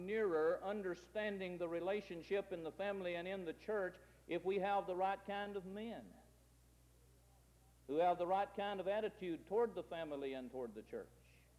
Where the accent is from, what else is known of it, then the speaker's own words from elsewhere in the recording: United States; I believe America is the greatest country in the world. I'm glad I'm an American. I'm glad I live here.